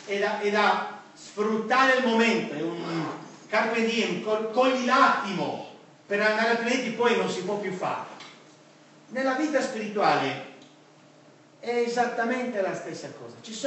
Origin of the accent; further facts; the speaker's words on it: Sardinia, Italy; ovviamente vengo dall'Italia, sono nato e cresciuto in Sardegna e con tutta la mia famiglia, lì ho conosciuto mia moglie, Loredana